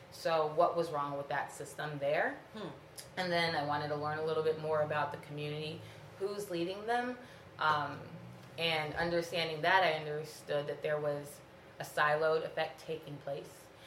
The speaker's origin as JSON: {"language": "English", "region": "North Carolina", "country": "United States", "tie": "born or raised there", "also_born_or_lived": "Ivory Coast", "said": "I am 31 years old. I am originally from the Ivory Coast, raised in North Carolina, and I've worked in Lewiston for about a year and a half."}